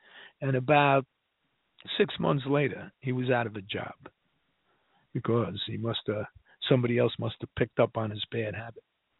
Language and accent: English; New York, United States; My wife and I, we won a trip to New York. We're from New York.